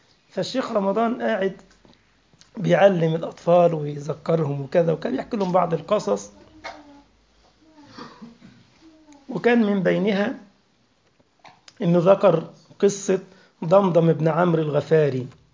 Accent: Egypt; كلمة عيط عندنا في مصر يعني يبكي

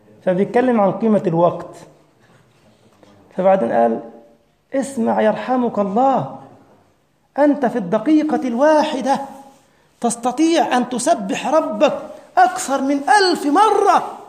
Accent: Egypt; في الجمعية الشرعية عندنا في مصر

